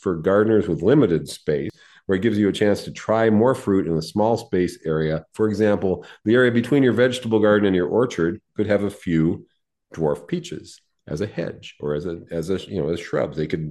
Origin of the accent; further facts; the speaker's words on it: San Diego, California, United States; I grew up with these in San Diego.